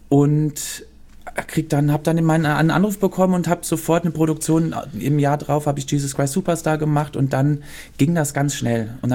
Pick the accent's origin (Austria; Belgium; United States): Belgium; also born or lived in Brussels, Belgium / Cologne, Germany; Und ich bin in Brüssel geboren, da haben wir dann 2 Jahre gelebt. Also ich habe da erstmal nur 2 Jahre gelebt, habe davon nicht viel mitbekommen. Dann waren wir ganz kurz in Köln und dann sind wir nochmal für 6 Jahre nach Belgien gezogen.